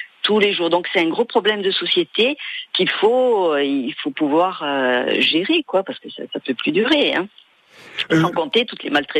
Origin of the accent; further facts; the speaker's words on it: Corsica, France; Chez nous en Corse, il y en a partout.